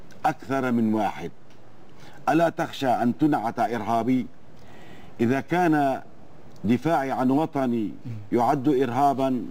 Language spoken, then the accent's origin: Arabic; Al-Hasakah Governorate, Syria; born there; إن مسقط رأسي هو محافظة الحسكة، ويطلق عليها الجزيرة لأنها تقع بين نهري دجلة والفرات.